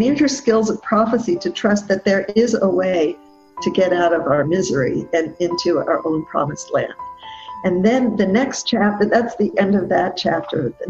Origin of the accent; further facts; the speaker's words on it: Beit She'arim, Northern District, Israel; in my hometown of Beit Sha'alim in Galilee.